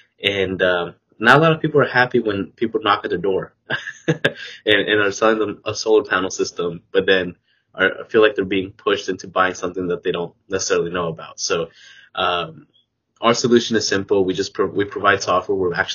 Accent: North Carolina, United States; But I'm from the United States, from the East Coast of North Carolina.

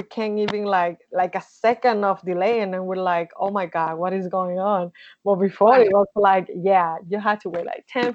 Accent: Dominican Republic; English is a second language; now in Toronto, Canada; when I talk to people can hear my accent. So yeah, you have to explain that I'm from the Dominican Republic, that I was born and raised there. And I am currently in Toronto, Canada.

